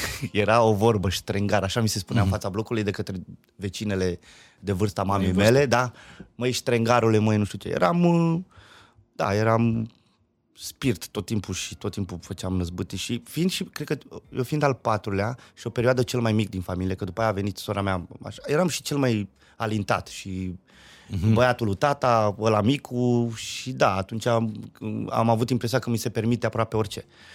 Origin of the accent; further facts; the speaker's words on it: Petroșani, Hunedoara County, Romania; m-am născut în Petroșani și în cartierul Aeroport, nefiind niciun avion acolo